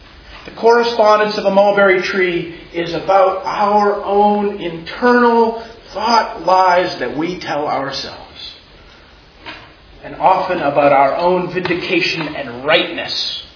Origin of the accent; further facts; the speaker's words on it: Washington, District of Columbia, United States; I'm from Washington, D.C.